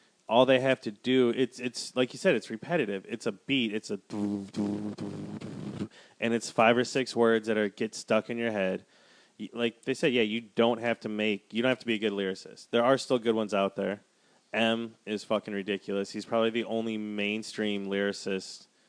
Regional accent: Wisconsin, United States; Well, you know, he's from Minneapolis. I'm from Wisconsin.

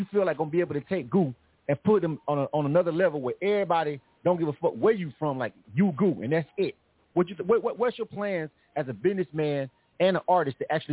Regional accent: Panama City, Florida, United States; He's from Glenwood. I'm from Glenwood. He's from Mid Harbor. You know what I'm saying? But it's Panama City, right?

